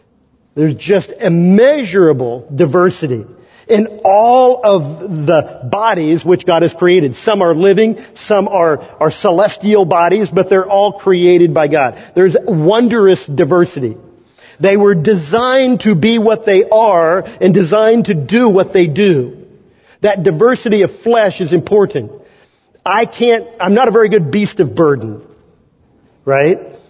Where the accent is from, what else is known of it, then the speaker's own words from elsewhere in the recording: Kansas, United States; born there; I was born in Kansas, so I can make fun of Indiana too.